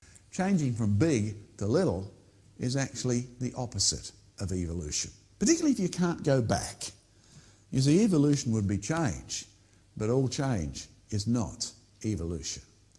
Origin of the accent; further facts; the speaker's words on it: Australia; I could do with a bit more global warming today, to be honest, up here being an Aussie.